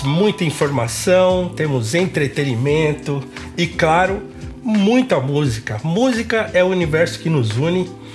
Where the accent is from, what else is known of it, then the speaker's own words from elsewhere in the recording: Guarulhos, São Paulo, Brazil; Eu nasci em Guarulhos, então morei em Guarulhos até os 9 anos de idade.